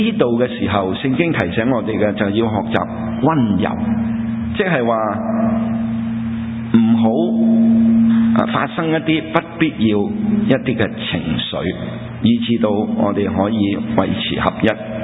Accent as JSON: {"language": "Cantonese", "country": "China", "said": "我们中国人有一句说话"}